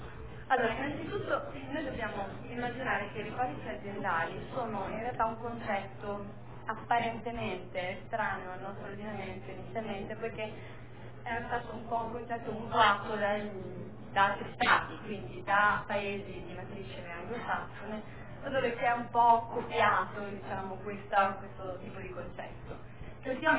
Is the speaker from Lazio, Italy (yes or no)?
no; Bologna, Emilia-Romagna, Italy; sono un avvocato, vengo da Bologna, dove abito ed esercito la mia professione.